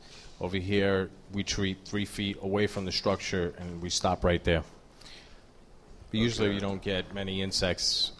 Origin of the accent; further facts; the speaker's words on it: Brooklyn, New York, United States; I'm from Brooklyn, yeah.